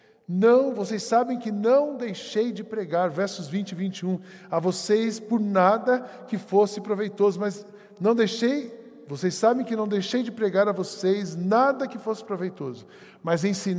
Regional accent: São José dos Campos, São Paulo, Brazil; eu sou de São José dos Campos, e essa amiga de lá também

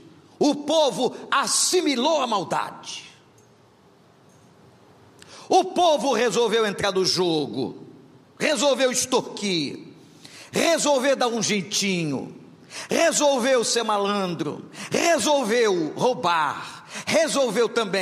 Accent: Brazil; tem uma prática como brasileiro, você vai entender, ao chegar ao quarto, buscar o cofre

